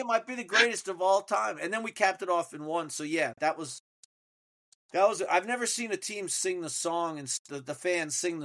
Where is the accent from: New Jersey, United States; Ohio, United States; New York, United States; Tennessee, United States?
New Jersey, United States; Montclair; I grew up in New Jersey, right? I played at Montclair High School